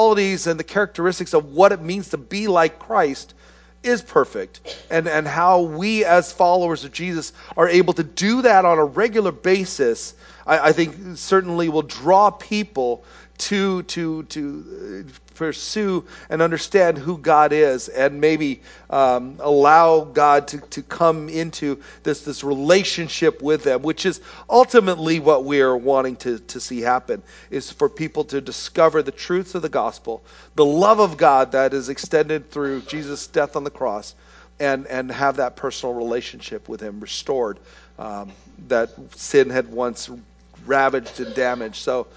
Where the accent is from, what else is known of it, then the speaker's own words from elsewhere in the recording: Philippines; And so as a Filipino, I had some interest in what was going on in that.